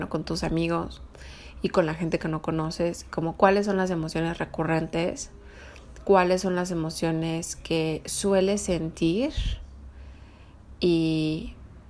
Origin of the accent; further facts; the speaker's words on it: Mexico; yo crecí en México. En México las novelas era algo perfectamente normal.